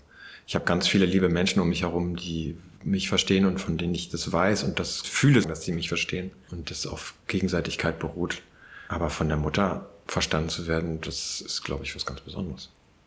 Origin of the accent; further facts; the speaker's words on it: Lübeck, Schleswig-Holstein, Germany; Ich komme aus Lübeck. Ich bin sowohl Sohn als auch Vater und bin jetzt 53 Jahre alt.